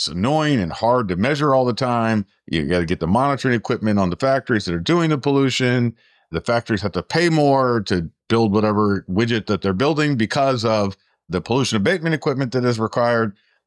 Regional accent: Chicago, Illinois, United States; What my hometown of Chicago was in the 60s and 70s.

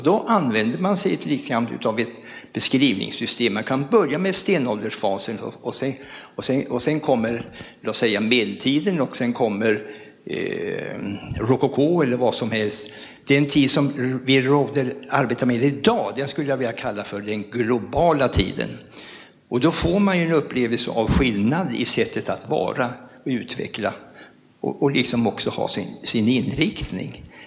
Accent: Stockholm, Stockholm County, Sweden; en fråga som jag känner som stockholmare varmt för.

